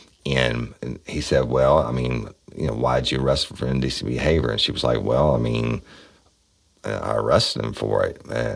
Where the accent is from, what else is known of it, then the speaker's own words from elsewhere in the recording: United States; Okay, cool. I'm an American. I'm proud of it.